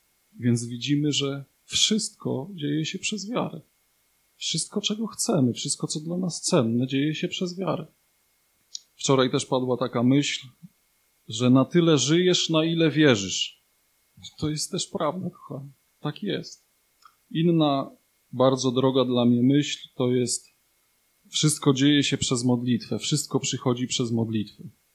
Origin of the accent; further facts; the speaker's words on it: Ciechanów, Masovian Voivodeship, Poland; jestem z Ciechanowa.